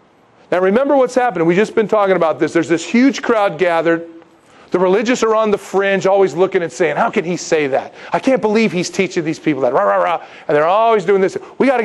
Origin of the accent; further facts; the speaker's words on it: San Diego, California, United States; I'm from San Diego. What can I say?